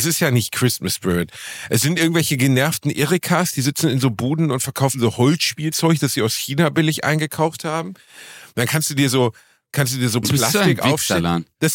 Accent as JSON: {"language": "German", "town": "Gelsenkirchen", "region": "North Rhine-Westphalia", "country": "Germany", "tie": "born or raised there", "said": "ich bin ja in der Stadt aufgewachsen, die den beschissensten Weihnachtsmarkt der Welt hat. Also Gelsenkirchen ist ja nicht in allen Belangen die schlechteste Stadt."}